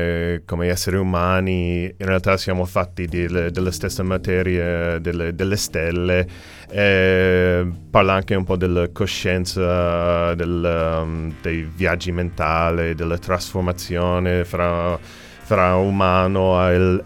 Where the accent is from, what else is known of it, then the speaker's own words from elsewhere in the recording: North Carolina, United States; Italian is a second language; now in Turin, Italy; Io di origine sono di North Carolina, negli Stati Uniti. Ma abito a Torino da 16 anni.